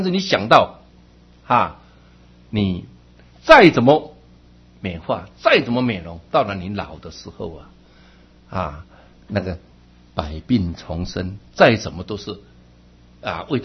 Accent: China; 我们中国人是对老人家是比较客气一点的

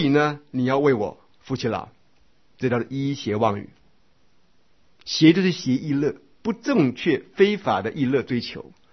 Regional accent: Taiwan; 我是一个台湾人，可是国语又被自己修正的成很不像台湾人

